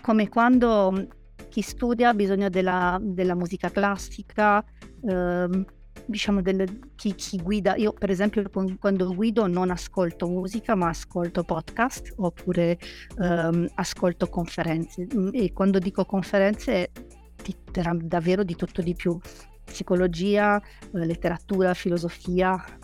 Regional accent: Transylvania, Romania; Italian is a second language; moved away; Sono nata in Romania, i miei genitori sono ungheresi, sono nata nel nord della Transilvania, nel nord-ovest della Transilvania, in una piccolissima città, però sono cresciuta

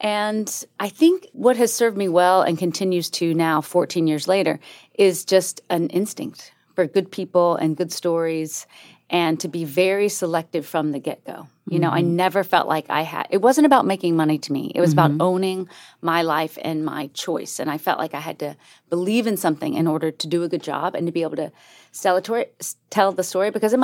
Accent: Florida, United States; now in New York City, United States; I grew up in Northwest Florida.

